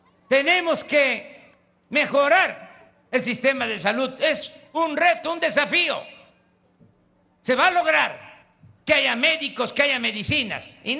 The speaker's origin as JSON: {"language": "Spanish", "region": "Tabasco", "country": "Mexico", "tie": "born or raised there", "said": "allá en mi estado natal, en Tabasco. Cuando salí de la universidad, tendría yo 23 años"}